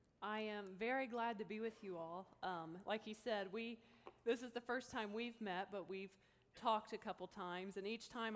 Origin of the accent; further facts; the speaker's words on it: Cleveland, Tennessee, United States; now in Atlanta, United States; I'm from Cleveland, Tennessee, where this school is at. I've been living in Atlanta, but I have roots in Ohio.